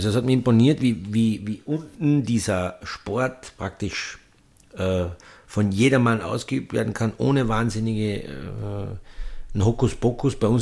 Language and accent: German; Austria